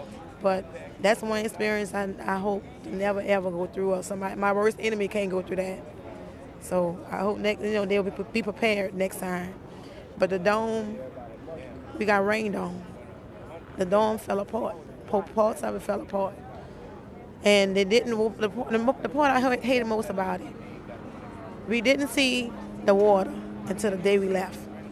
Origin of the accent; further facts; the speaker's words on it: New Orleans, Louisiana, United States; New Orleans East, Louisiana.